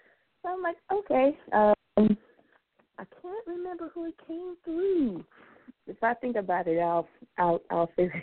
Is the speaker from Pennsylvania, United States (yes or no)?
yes; Philadelphia, Pennsylvania, United States; So, you know, Philly is my hometown. I'm still here.